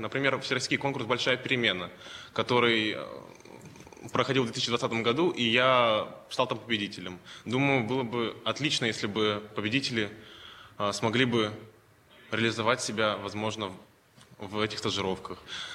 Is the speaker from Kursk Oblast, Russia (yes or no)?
no; Novosibirsk, Novosibirsk Oblast, Russia; now in Moscow, Russia; Я приехал из Новосибирска в Москву и поступил на первый курс бакалавриата МГУ.